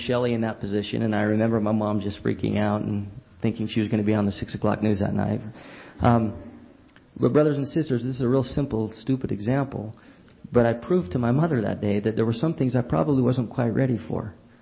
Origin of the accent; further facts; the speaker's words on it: Centerville, Utah, United States; I grew up in Centerville, Utah.